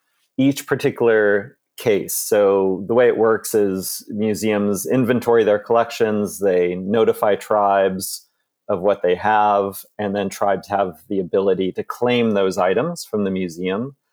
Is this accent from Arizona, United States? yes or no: yes; Tucson, Arizona, United States; I grew up in Tucson, Arizona, loved history, had amazing teachers that got me really into Native American culture.